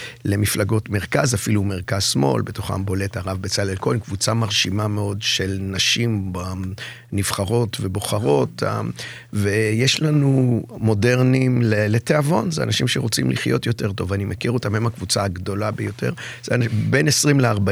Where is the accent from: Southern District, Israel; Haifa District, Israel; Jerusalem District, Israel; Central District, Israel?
Jerusalem District, Israel; Jerusalem; כשאני גדלתי בירושלים, בסביבה הקרובה שלי, מתחיל שינוי לכיוון של החברה החרדלית דווקא.